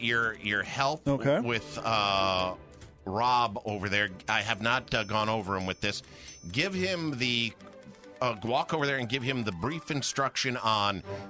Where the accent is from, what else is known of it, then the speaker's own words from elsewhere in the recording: Gray, Louisiana, United States; truly a hunter's paradise here in Gray, Louisiana. There is more firepower and ammunition just in my hometown than most countries in the world have.